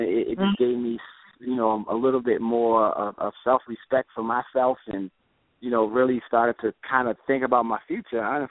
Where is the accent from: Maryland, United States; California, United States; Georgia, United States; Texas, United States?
Maryland, United States; Baltimore; I started with Baltimore, being as though that was my hometown